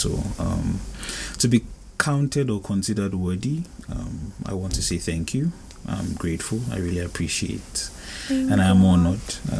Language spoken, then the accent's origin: English; Benue, Nigeria; now in Moscow, Russia; I am a Nigerian from Benue State. I'm Thief by tribe.